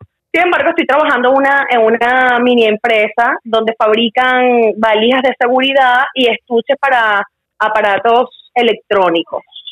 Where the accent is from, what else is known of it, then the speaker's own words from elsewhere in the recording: Venezuela; la mayoría que estamos ahí somos venezolanos